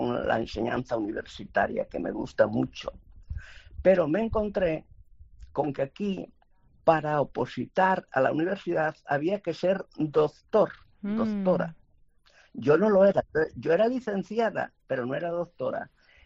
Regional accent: Galicia, Spain; also born or lived in Venezuela; Y fíjese yo me crié en Galicia, pero acostumbrada al clima tropical y a la luz tropical

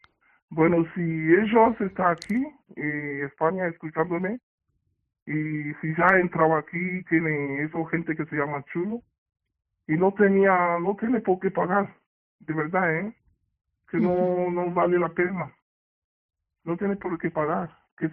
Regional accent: Nigeria; Spanish is a second language; moved away; yo soy de africana y de África, de Nigeria hasta aquí, llego de, bueno, hasta Marruecos

